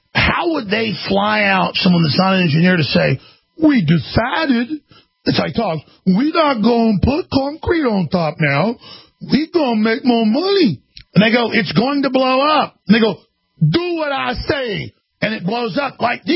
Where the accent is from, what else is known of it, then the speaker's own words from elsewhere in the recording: the South, United States; I'm a Southerner.